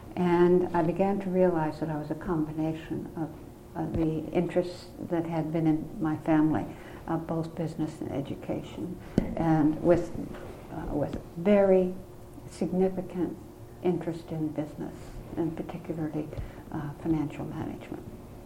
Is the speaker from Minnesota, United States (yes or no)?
yes; Thief River Falls, Minnesota, United States; I was reared in Thief River Falls, Minnesota, which at the time I was there was a population of about 7,000.